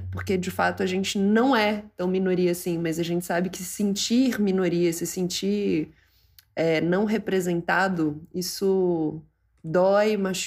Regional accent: Uberlândia, Minas Gerais, Brazil; Eu sou de Uberlândia.

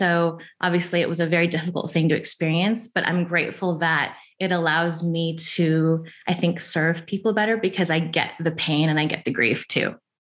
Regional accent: California, United States; Well, I'm from Orange County.

